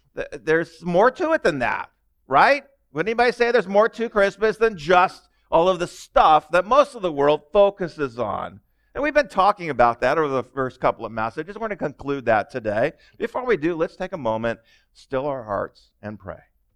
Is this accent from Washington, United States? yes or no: yes; Enumclaw, Washington, United States; born there; I was born in Enumclaw, which, you know, unless you know where that is, you don't know where that is.